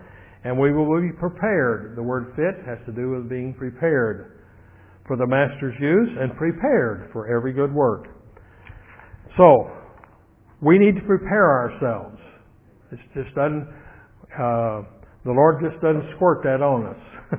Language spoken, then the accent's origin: English; Minneapolis, Minnesota, United States; He's from St. Louis, and we're from Minneapolis